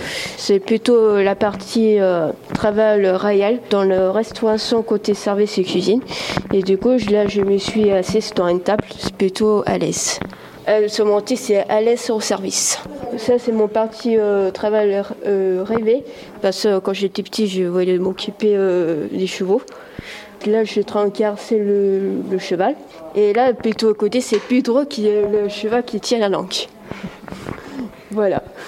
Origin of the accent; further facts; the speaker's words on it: Poitiers, Nouvelle-Aquitaine, France; Je viens du Poitiers.